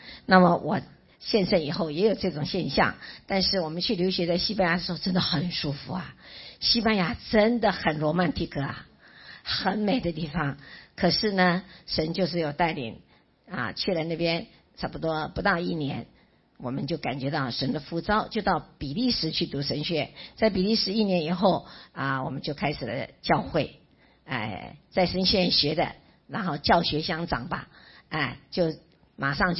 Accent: Miaoli County, Taiwan; 我们是客家人，我是苗栗的客家人，我先生刘牧师是屏东内埔的客家人，所以是在基督信仰方面我们是少数民族啊

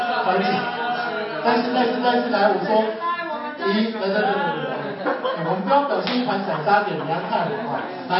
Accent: Pingtung County, Taiwan; 我不是脏话人，我是屏东人。

